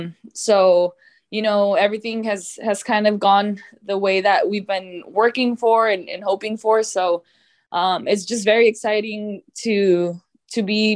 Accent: Idaho, United States; I think it all goes back to growing up in Idaho. I know you think of Idaho and you don't imagine a very big soccer state.

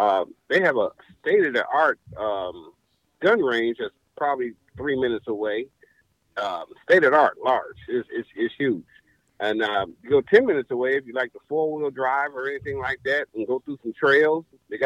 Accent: Toledo, Ohio, United States; Well, we're from Ohio, Toledo area.

